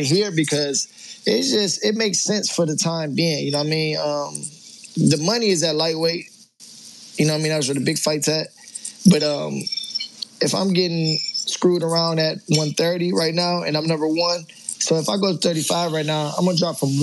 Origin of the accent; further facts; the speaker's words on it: Toledo, Ohio, United States; I'm from Toledo, Ohio.